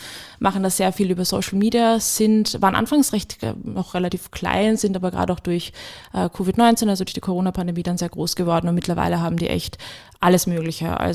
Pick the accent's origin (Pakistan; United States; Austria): Austria; Lower Austria; ich komme aus Niederösterreich, also ich bin nicht in Wien aufgewachsen.